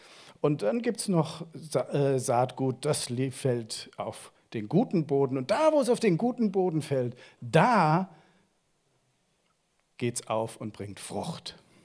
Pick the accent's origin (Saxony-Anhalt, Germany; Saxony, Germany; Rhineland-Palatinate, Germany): Rhineland-Palatinate, Germany; Ich bin ja hier in der Gegend aufgewachsen, ich kenne den Koblenzer Stadtwald sehr gut.